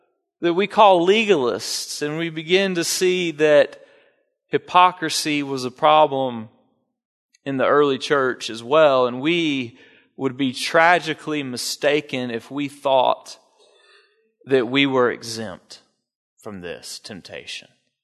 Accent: Dothan, Alabama, United States; I began preaching at the rescue mission in my hometown, Dothan, Alabama, to the homeless community.

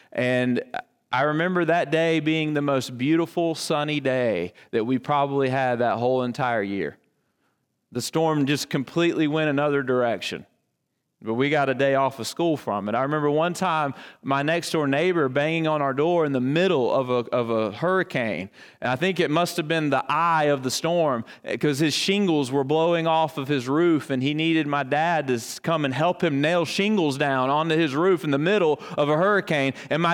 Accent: Alabama, United States; even though I'm from Alabama, because I'm from the southeast corner of Alabama.

